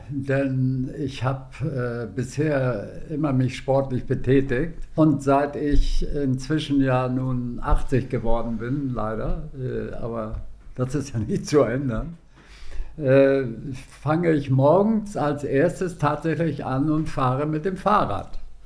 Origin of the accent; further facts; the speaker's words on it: Grömitz, Schleswig-Holstein, Germany; born there; musste meine Mutter ausweichen nach Grömitz. Deswegen mein Geburtsort Grömitz